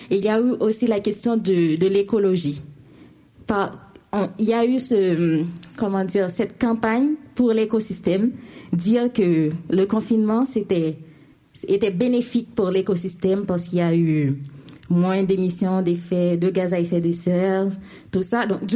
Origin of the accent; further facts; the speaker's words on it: Haiti; Parce que moi, je suis haïtienne, je suis de la génération 90.